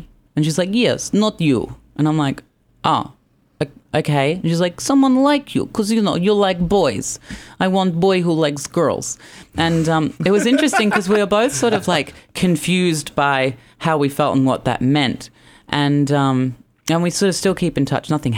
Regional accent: West Hollywood, California, United States; I mean, I come from West Hollywood, where boys look pretty but may not have that much depth.

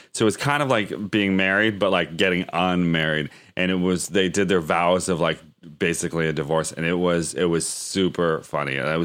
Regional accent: Pennsylvania, United States; Now, the weird thing about this to me is I'm from Pennsylvania, actually not too far from where, you know, Punxsutawney Phil is from, the groundhog.

